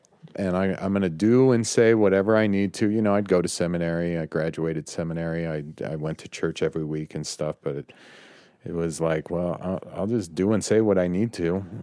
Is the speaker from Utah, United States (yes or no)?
yes; Utah, United States; I'm from Utah County. I've lived in Utah. I've been in and around the church my whole life.